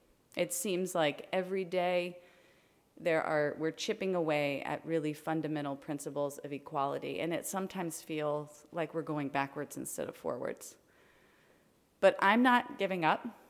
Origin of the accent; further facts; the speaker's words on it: Louisiana, United States; born there; So I was born in South Louisiana, and I regularly traveled back and forth between New Orleans and Baton Rouge to visit family when I was a little girl.